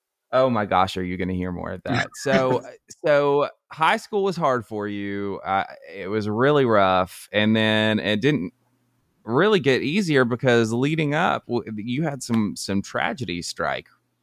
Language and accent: English; Brentwood, Tennessee, United States; Like, I grew up in Brentwood, Tennessee